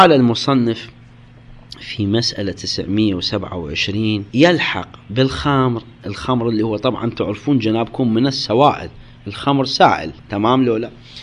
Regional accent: Iraq; عندنا في العراق يسموها العرق تمام

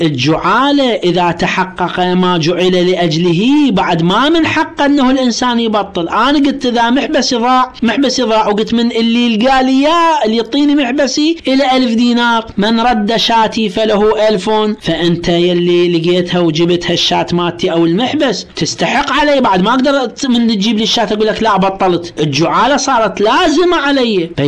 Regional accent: Iraq; ترى مو بس عندنا في العراق

